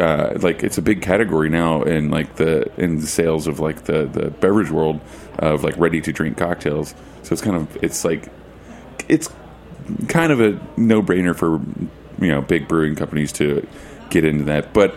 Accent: Oklahoma, United States; you know, I said, you know, you're from Texas and I'm from Oklahoma.

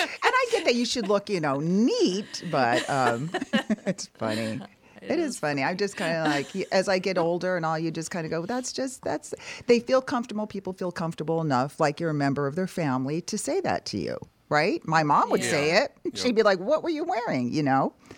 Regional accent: Pennsylvania, United States; now in Minnesota, United States; Pennsylvania.

